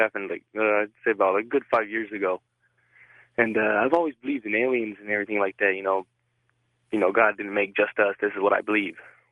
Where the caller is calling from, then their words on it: Whittier, California, United States; I'm calling from Whittier, California.